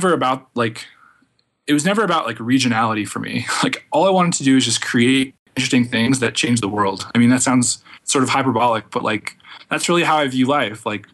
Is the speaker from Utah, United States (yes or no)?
yes; Utah, United States; Yeah, I'm actually from Utah. My family lives around here.